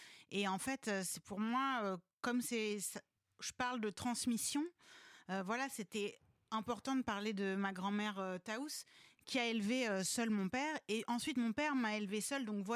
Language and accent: French; France; moi, en tant que Française, je n'ai pas appris à l'école